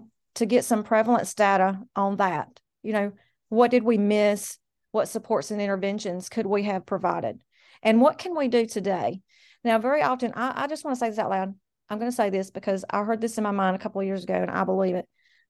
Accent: the South, United States; I come from the South and I love the Lord and he carries me.

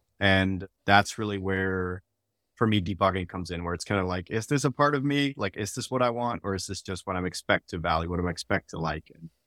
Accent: Netherlands; now in United States; I grew up in the Netherlands and moved to the United States, was in the Air Force and military, moved around a bunch

